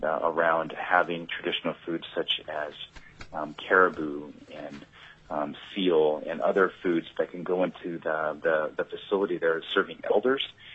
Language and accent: English; Sand Point, Alaska, United States; I'm from Sandpoint in Shumgin Islands